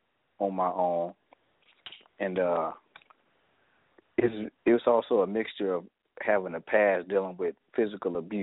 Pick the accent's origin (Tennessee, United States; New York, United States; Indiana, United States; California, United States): Indiana, United States; East Chicago; moved away as an adult; also born or lived in Montgomery; now in Las Vegas, United States; Well, I was born in Montgomery, Alabama, year 91. But I was raised in East Chicago, Indiana. Came to Las Vegas from Indiana, February of 2014.